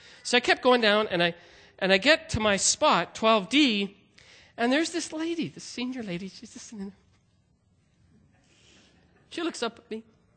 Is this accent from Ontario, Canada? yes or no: no; Prince Albert, Saskatchewan, Canada; well, no, I'm from Prince Albert